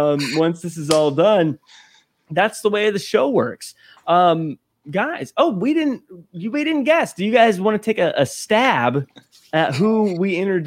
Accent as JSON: {"language": "English", "country": "United States", "said": "I'm in all blue. You know why? Because I'm American."}